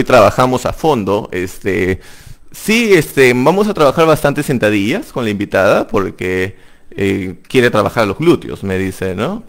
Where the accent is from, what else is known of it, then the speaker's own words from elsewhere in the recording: Peru; No, no, yo soy de acá, de Perú. Soy como la papa peruana acá.